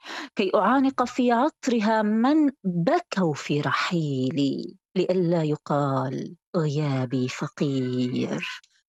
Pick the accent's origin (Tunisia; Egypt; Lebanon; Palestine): Palestine; Gaza, Gaza Strip; وهذا أقل واجب نحن كشعراء فلسطينيين وكغزيين بالمناسبة يجب أن نفعله، هو أن نتحدث عن غزة